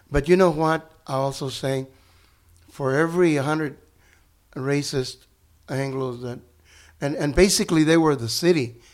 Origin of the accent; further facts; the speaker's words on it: Temple, Texas, United States; They literally met a few miles down from my hometown. I was looking at a book about my hometown Temple.